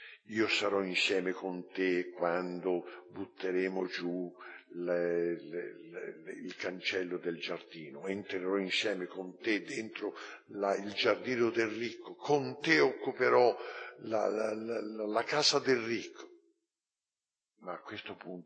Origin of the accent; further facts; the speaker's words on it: Florence, Tuscany, Italy; Sono nato a Firenze, ho studiato a Firenze, non sono uscito da Firenze, ho fatto il mio apostolato in Firenze, sempre lì, sempre lì.